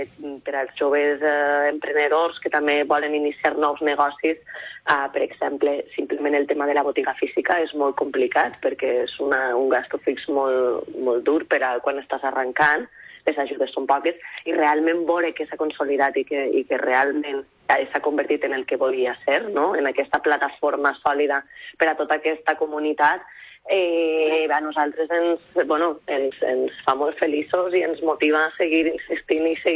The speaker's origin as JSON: {"language": "Catalan", "region": "Valencian Community", "country": "Spain", "said": "També som valencians"}